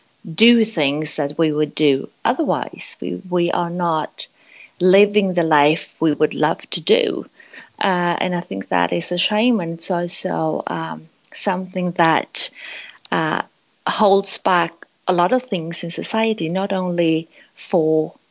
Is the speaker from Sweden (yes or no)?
yes; Sweden; English is a second language; But I'm Swedish, obviously, but as you can hear from my my voice, I'm not English speaking. My mother tongue is not English.